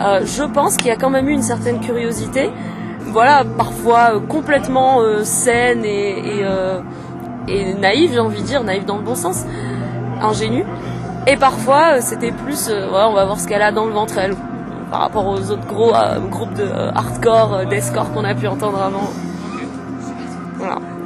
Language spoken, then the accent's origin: French; Morocco; j'ai grandi au Maroc, ils savent pas là-bas